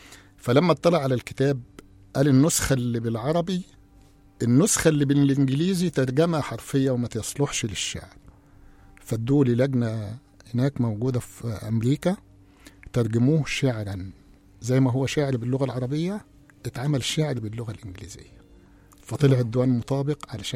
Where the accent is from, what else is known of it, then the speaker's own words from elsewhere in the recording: Egypt; لأن بحوالي 500 جنيه عندنا في مصر هنا يعني